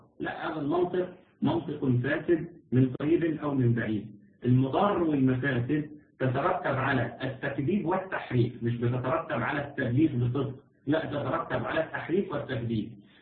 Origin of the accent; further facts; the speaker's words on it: Egypt; تعرفين يعني الشبكه عندنا في مصر هنا